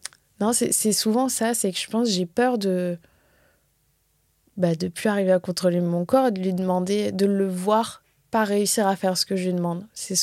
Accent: North Macedonia; quand j'étais petite en Macédoine, j'ai fait la fée clochette.

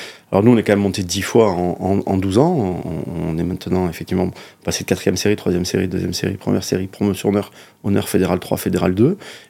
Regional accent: Narbonne, Occitanie, France; also born or lived in Toulouse; Enfin, moi, je suis né Toulousain. Donc, voilà, mais j'ai grandi à Narbonne, je suis méditerranéen.

